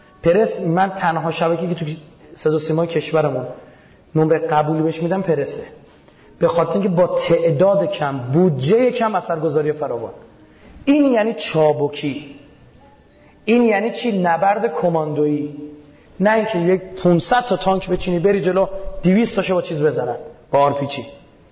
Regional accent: Iran; من بچه ایرانم.

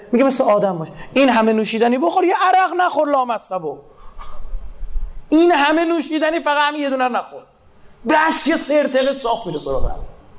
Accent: Iran; یکم فکر کنیم ما ایرانیم

